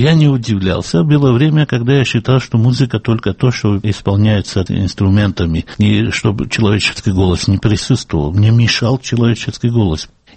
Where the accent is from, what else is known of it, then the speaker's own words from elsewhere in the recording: Batumi, Adjara, Georgia; Я из Батуми, это морской город